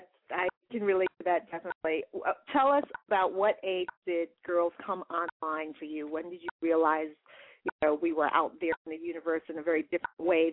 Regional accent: Brooklyn, New York, United States; you grew up in the city. I grew up in Brooklyn.

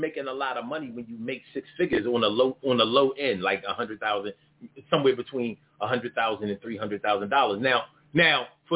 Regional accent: Philadelphia, Pennsylvania, United States; So, and growing up in Philly, you're not used to high rent.

